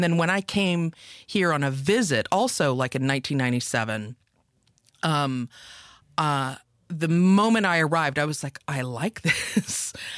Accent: Lubbock, Texas, United States; moved away; also born or lived in New York; I'm from Lubbock, Texas.

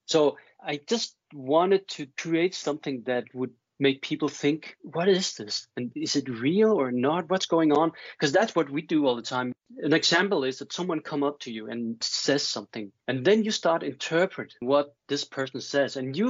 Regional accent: Denmark; accent: Danish; English is a second language; because it has my Danish accent, but I think it will be fine.

